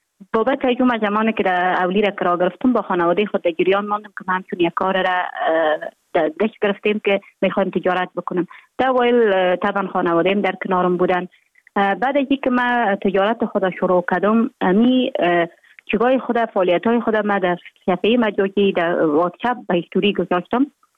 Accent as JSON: {"language": "Persian", "region": "Jowzjan", "country": "Afghanistan", "tie": "born or raised there", "also_born_or_lived": "Mazar-i-Sharif", "said": "ما در ولایت گوبیجان به دنیا آمدیم. 26 سال عمر دارم. مکتب خود در افغان ترک تا صنف 9 در گوبیجان خواندیم، بعدا آمدیم از صنف 10 تا 12 در افغان ترک مزار شریف ادامه دادیم."}